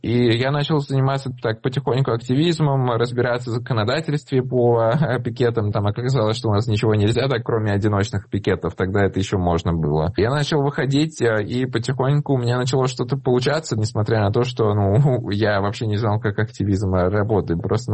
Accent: Russia; Я россиянин, я жил всю жизнь свою в России

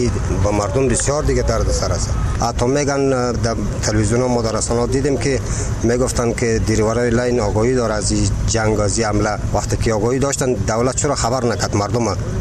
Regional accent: Ghazni, Afghanistan; now in Kabul, Afghanistan; ما خود چند وقت میشه از غزنی آمدیم. غزنی جنگ بود.

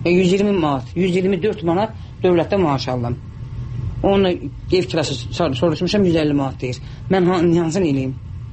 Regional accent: Aghdam, Aghdam District, Azerbaijan; now in Baku, Azerbaijan; 92-ci ildən gəlmişik Ağdam qaşqınıyam. Ondan sonra gəlmişik burada Bakıda qohum ilə məşğulaşmışıq.

